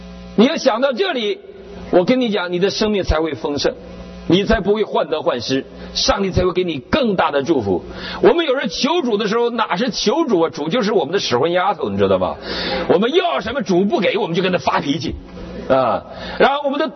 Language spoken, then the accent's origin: Chinese; Northeast China, China